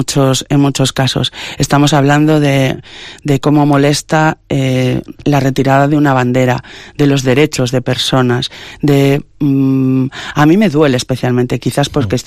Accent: Cantabria, Spain; infraestructuras para realmente que las personas que vivimos en Cantabria vivamos mejor. Yo amo mi tierra

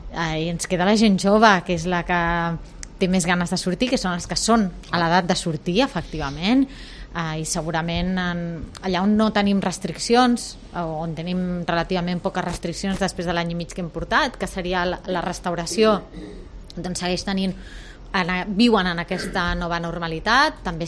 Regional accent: Barcelona, Catalonia, Spain; els que som de Barcelona.

